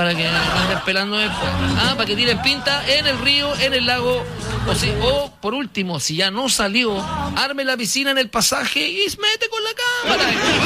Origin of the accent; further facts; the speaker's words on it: Viña del Mar, Valparaíso, Chile; Somos de Viña del Mar. Playa, arena y mar. Somos de Viña del Mar.